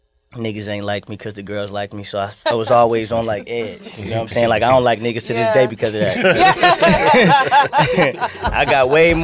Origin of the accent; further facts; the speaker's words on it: Miami, Florida, United States; So I was raised in Miami for 6 years